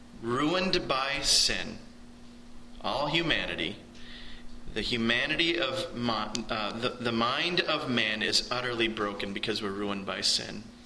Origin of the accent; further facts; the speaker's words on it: United States; I don't know if these are just because I'm American, but these are the things that come to mind.